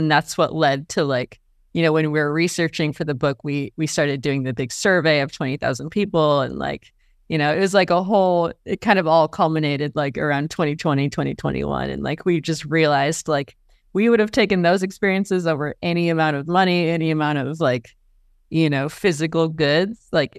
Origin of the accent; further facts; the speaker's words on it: Flint, Michigan, United States; So, long story short, I grew up in Flint, Michigan. My whole family works for the auto industry